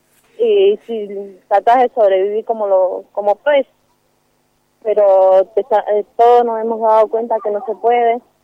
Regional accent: Malargüe, Mendoza, Argentina; Soy de Malargüe, al sur de Mendoza.

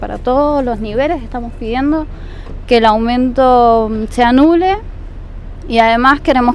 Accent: Tupungato, Mendoza, Argentina; Yo soy de Tupungato y somos una gran mayoría de jóvenes que estamos viajando no solamente a Tunuyán, sino también a Consulta

